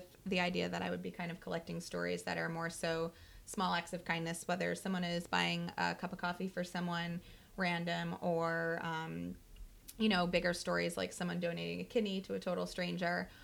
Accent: New York, United States; I'm here from New York.

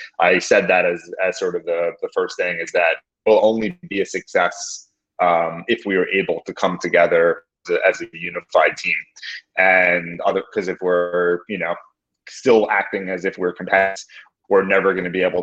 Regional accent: New York, United States; also born or lived in Bay Area, United States; So, I'm a New Yorker from birth and where I live now.

